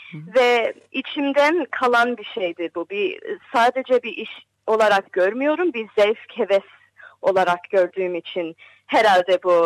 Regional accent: Bonnyrigg, New South Wales, Australia; ben Fairfield District Hastanesi'nde doğdum. Bonnerig'de yaşıyorum ama ömür boyu, hani 28 senedir Bonnerig'de yaşıyorum. O da Fairfield City bölgesinin içinde kalıyor.

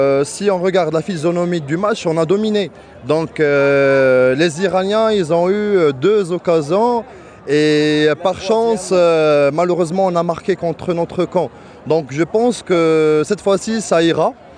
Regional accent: Rabat, Rabat-Salé-Kénitra, Morocco; Exactement, je suis venu de Rabat pour supporter l'équipe nationale du Maroc.

